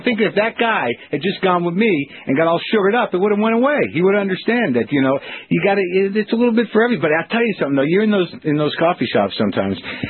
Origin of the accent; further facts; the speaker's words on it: United States; just from growing up in America, I know people that are Catholic